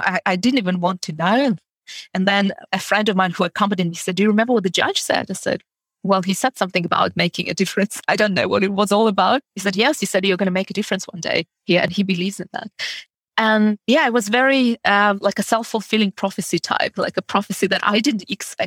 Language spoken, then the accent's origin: English; United Kingdom; being recognized as a British person with the rights that I'm entitled